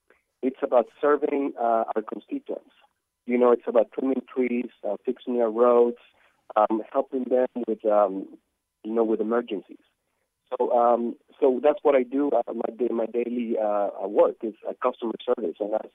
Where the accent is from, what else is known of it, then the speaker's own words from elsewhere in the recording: Mexico City, Mexico; now in Los Angeles, United States; I'm from Mexico City, as you can hear my accent.